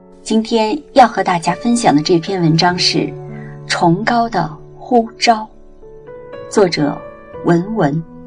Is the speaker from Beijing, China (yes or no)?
no; Zhejiang, China; 60年代，我出生在中国一个江南小镇，父母亲都是老革命，家里头从来没有任何宗教影响。